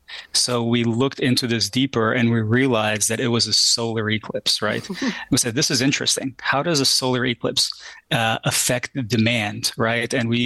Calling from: Hawaii, United States; And I am actually calling from Hawaii.

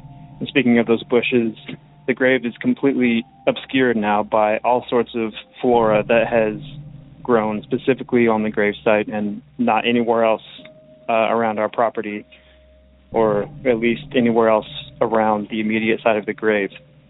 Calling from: Oregon, United States; Hey, Derek … I'm calling from Oregon.

